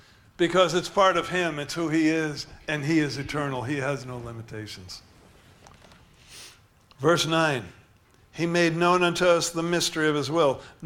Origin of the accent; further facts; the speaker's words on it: Washington, District of Columbia, United States; born there; This year, on July 20th, 72 years ago, I was born in Washington, D.C. in the Columbian Women's Hospital.